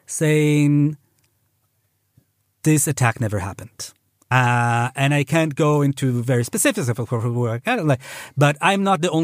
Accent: Jerusalem, Jerusalem District, Israel; now in Berlin, Delaware, United States; I live in Neukölln actually since 20 years. I am originally from Jerusalem

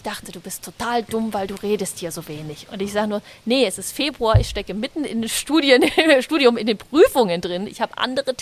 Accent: Saxony, Germany; accent: Saxon; Da habe ich mit meinem schönen sächsischen Akzent gesagt

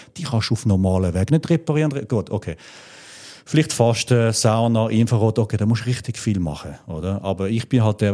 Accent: Switzerland; Ich bin Schweizer, ich darf das sagen.

